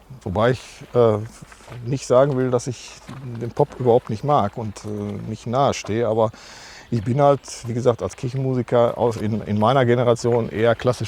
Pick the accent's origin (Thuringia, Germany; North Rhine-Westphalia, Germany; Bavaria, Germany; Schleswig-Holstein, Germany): North Rhine-Westphalia, Germany; Marl; born there; in Mahl, komme auch gebürtig aus Mahl.